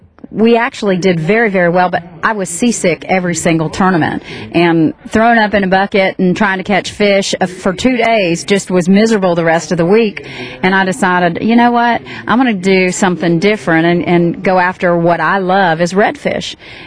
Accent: Ocala, Florida, United States; I'm from Cedar Key. Actually, I'm from Ocala, but Cedar Key, Yankee Town, Crystal River, I redfished there all growing up.

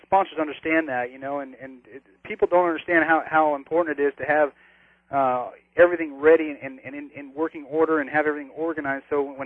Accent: San Diego, California, United States; I learned a lot of that, you know, growing up in San Diego

